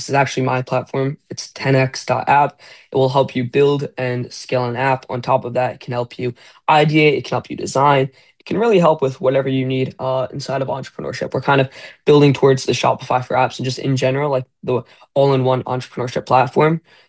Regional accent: New York, United States; I'm from New York.

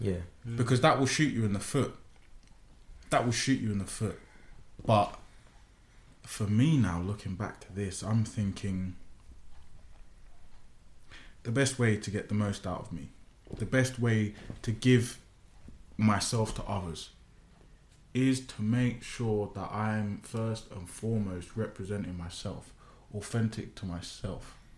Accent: Croydon, London, United Kingdom; This is how I speak. But I grew up in Croydon. I can speak in a lot of slang.

